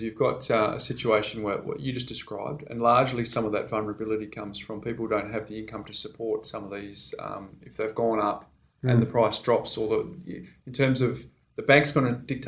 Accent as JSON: {"language": "English", "town": "Perth", "region": "Western Australia", "country": "Australia", "tie": "born or raised there", "said": "well, I grew up in Perth. So back in 87, when the America's Cup came to Fremantle, right, there was all sorts of infrastructure being built there."}